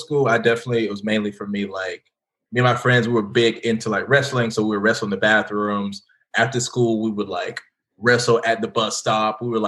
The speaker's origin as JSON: {"language": "English", "town": "Goldsboro", "region": "North Carolina", "country": "United States", "tie": "born or raised there", "said": "Oh, Eastern. So it's like close to the coast. So, like, Goldsboro is like an hour from Raleigh, an hour from Wilmington."}